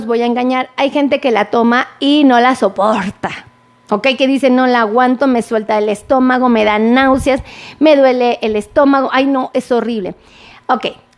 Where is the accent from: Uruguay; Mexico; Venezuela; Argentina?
Mexico; no es como un nombre que ocupemos aquí mucho los mexicanos